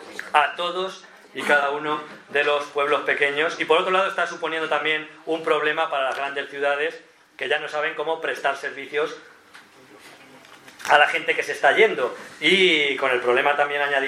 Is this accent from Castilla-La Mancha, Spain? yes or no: yes; Argamasilla de Alba, Castilla-La Mancha, Spain; en mi pueblo, que es Algamasilla de Alba, es reducir